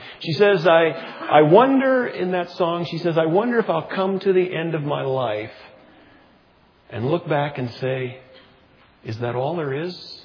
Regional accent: Jamestown, North Dakota, United States; Most of you know that I grew up in Jamestown, North Dakota. That's my hometown.

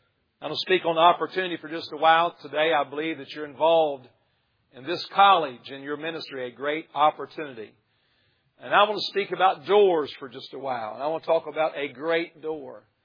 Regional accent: West Virginia, United States; I'm from West Virginia, born and raised there, pastor there for over 10 years, and that's my heritage.

